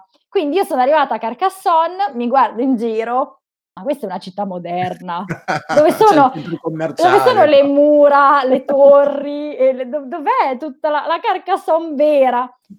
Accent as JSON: {"language": "Italian", "town": "Milan", "region": "Lombardy", "country": "Italy", "said": "Quindi da Milano, io sono di Milano, quindi da Milano"}